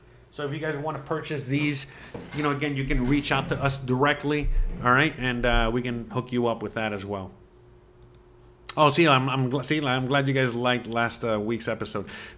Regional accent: United States; now in Mexico; the main reason I moved to Mexico and the main reason I stay in Mexico is because of the freedom. I'm American, you know, I love, you know, freedom.

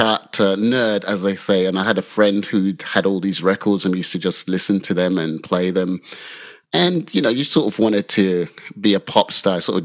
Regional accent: London, United Kingdom; also born or lived in Nigeria; I was born in London and grew up in London in late 60s. So, yeah, I'm old codger. Uh-huh. Grew up in the 70s and moved back to Nigeria in 1977. Well, moved to Nigeria in 1977.

